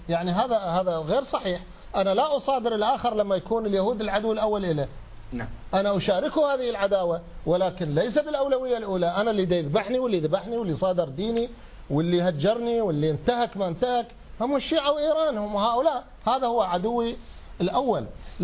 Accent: Iraq; أنا كعراقي أخي الفاضل

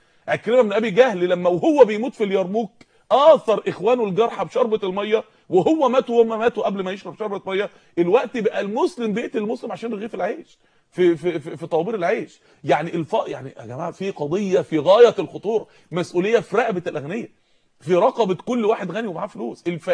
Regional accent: Mansoura, Dakahlia, Egypt; الراجل اللي عندنا في المنصوره

